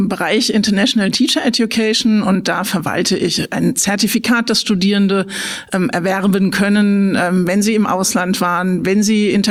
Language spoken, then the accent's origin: German; Frankfurt, Hesse, Germany; now in Kelkheim, Germany; Genau, also ich bin Ur-Frankfurterin, also ich bin in Frankfurt geboren und groß geworden, habe da studiert und arbeite auch eben jetzt an der Uni, an der ich auch studiert habe und bin aber dann in den schönen Taunus gezogen.